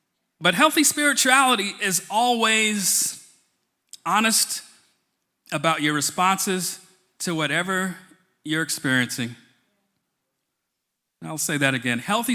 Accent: Queens, New York, United States; but I grew up in Queens, and I was miles away from home and full of anger and rage. And I was walking, so if some of you, like I used to live in South Jamaica, Queens, like not far from Baisley Projects

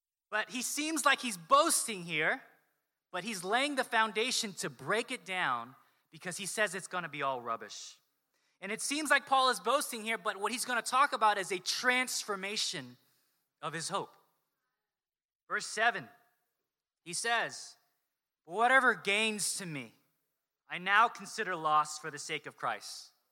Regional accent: Toms River, New Jersey, United States; I tell people I'm from Toms River, nobody knows where that is.

